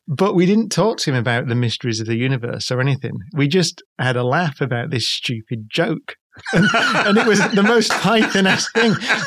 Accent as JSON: {"language": "English", "town": "Manchester", "region": "North West England", "country": "United Kingdom", "said": "We had a band called … You can't even say it in there because we're from Manchester, so we call it"}